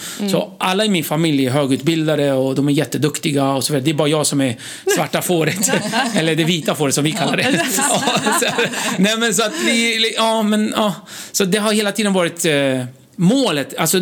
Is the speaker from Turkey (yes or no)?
yes; Bismil, Diyarbakır Province, Turkey; now in Sweden; så jag född upp i bergen, men jag växte upp i Bismil.